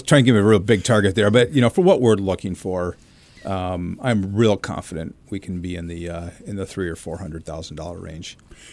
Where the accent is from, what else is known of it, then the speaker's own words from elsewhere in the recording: San Diego, California, United States; Well, I'm from San Diego. We know how to eat tacos and burritos there.